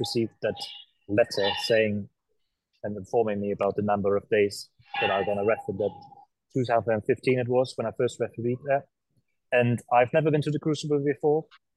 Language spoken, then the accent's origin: English; Berlin, Germany; Fantastic experience, fantastic occasion, especially doing it in my hometown.